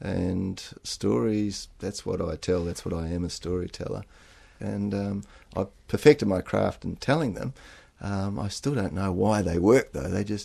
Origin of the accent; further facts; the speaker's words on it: New Zealand; It's on a mountain in New Zealand. I'm a Kiwi originally.